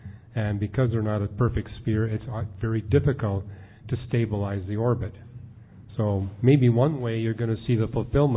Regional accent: Canada; So, for example, I grew up in Canada.

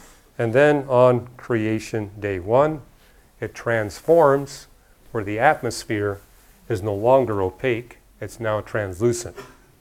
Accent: Canada; So for example, you know, growing up in Canada, what I would notice was the birds and the animals would feast as much as they could during the summer because they knew winter was coming.

